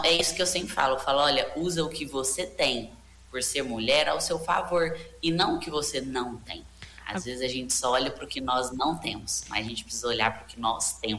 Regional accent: Minas Gerais, Brazil; Bem mineira falando aqui, sou mineira, mas só vai e faz.

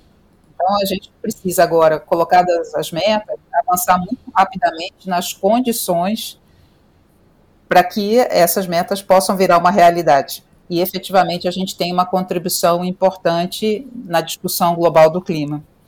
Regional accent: Cerrado, Brazil; para a região de onde eu venho, que é o Cerrado Brasileiro, né, que é o segundo maior bioma do Brasil

